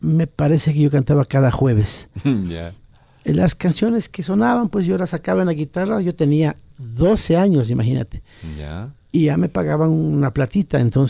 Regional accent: Ecuador; also born or lived in United States; Yo realmente no nací en Ecuador. ¿Ah, sí? Yo nací en los Estados Unidos.

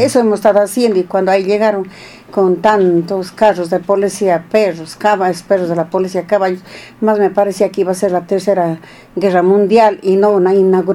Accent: Molleturo, Azuay, Ecuador; Muevesales, soy de Mayeturu, soy como coordinadora del Frente de Mujeres Defensoras de la Pachamama.

